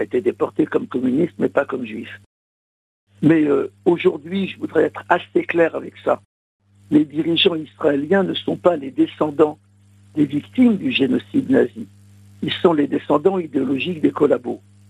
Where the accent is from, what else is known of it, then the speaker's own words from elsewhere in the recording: France; puisque nous sommes Français